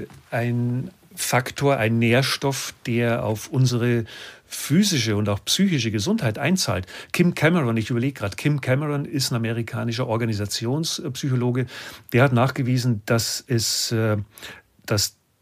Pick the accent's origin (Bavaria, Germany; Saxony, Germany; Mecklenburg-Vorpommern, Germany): Bavaria, Germany; Ich komme ja aus Bayern